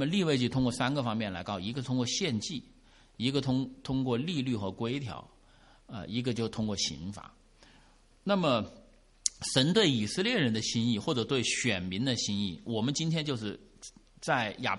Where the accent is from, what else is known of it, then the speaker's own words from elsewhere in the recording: China; now in United States; 像我来自于地球的那一边啊，中国大陆。